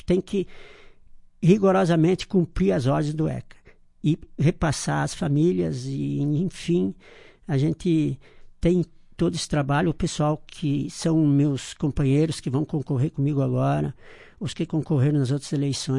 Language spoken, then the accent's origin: Portuguese; Marau, Rio Grande do Sul, Brazil; né? Pela comunidade toda aí, que a gente é marauense da raiz, nascemos aqui em Marau, vivemos praticamente a vida toda, apenas os 11 anos em que eu fui atleta profissional, que eu não residi em Marau